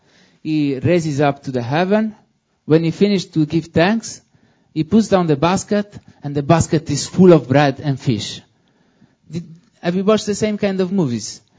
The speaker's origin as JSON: {"language": "English", "country": "Italy", "second_language": "English", "said": "I know that my accent can trick you. I'm not a British man. I am Italian"}